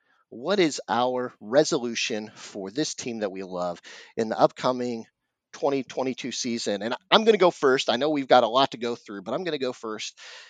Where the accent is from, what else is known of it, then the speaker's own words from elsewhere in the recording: Oklahoma, United States; I grew up in Oklahoma. And a fun fact about Oklahoma